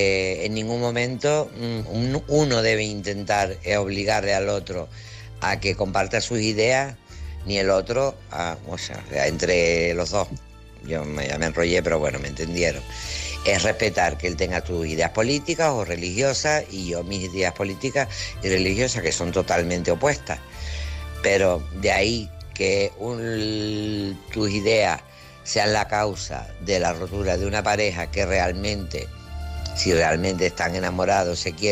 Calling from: Tenerife, Canary Islands, Spain; de Tenerife

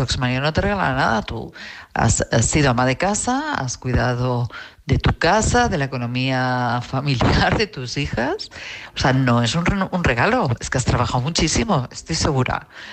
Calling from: Madrid, Community of Madrid, Spain; de Madrid.

